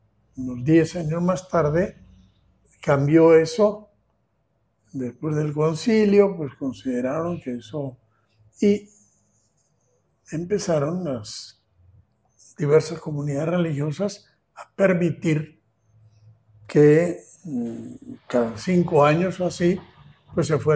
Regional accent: Bergara, Basque Country, Spain; Bueno, en mi pueblo, que tenía 14.000 habitantes, era ayer bastante industrial, Vergara

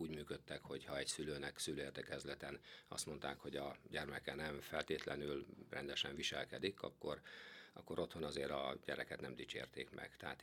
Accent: Hungary; Jó volt vasgyári gyereknek lenni, 1960-ban születtem, a vasgyári kórházban, stílusosan akkor a vasgyári gyerekek ott születtek. Ott is jártam iskolába, a 18-as számú, akkor úgy mondtuk, vasgyári lányiskolába.

